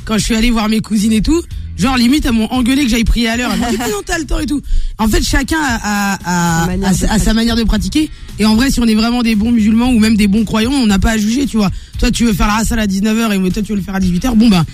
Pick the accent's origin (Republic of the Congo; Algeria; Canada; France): Algeria; C'est pas parce que je suis algérienne.